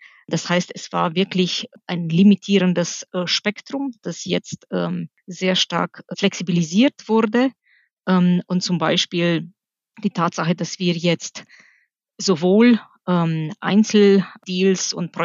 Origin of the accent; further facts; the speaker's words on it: Romania; moved away as an adult; now in Germany; Und der Name kommt aus Rumänien. Das ist mein Heimatland. Da bin ich geboren und aufgewachsen und habe die ersten 20 Jahre meines Lebens verbracht.